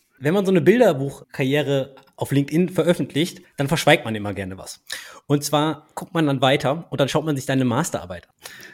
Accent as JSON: {"language": "German", "town": "Duisburg", "region": "North Rhine-Westphalia", "country": "Germany", "said": "ich komme aus Duisburg, das bedeutet Stahlindustrie, Kohleindustrie."}